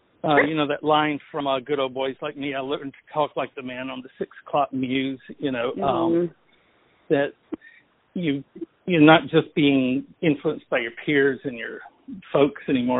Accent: Ruston, Louisiana, United States; moved away; When I moved, my accent changed some. It's not what I grew up with in Ruston.

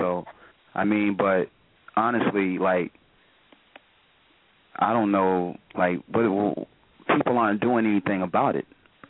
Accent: Virginia, United States; I'm in VA. I'm from Virginia.

